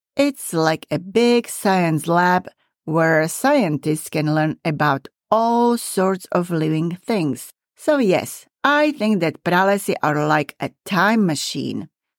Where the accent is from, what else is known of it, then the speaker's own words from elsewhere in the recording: eastern Slovakia, Slovakia; I grew up in the Zemplín region in eastern Slovakia